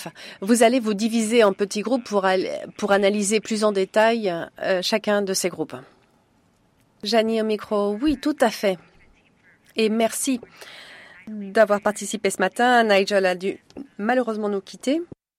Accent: Jordan; je viens de Jordanie. Ça fait 2 ans maintenant que je travaille à l'ICANN.

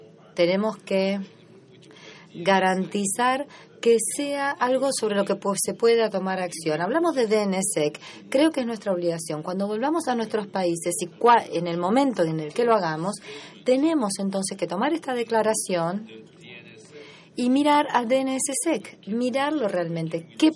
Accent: Tunisia; vengo de Túnez, del Organismo Nacional para la Seguridad en Internet

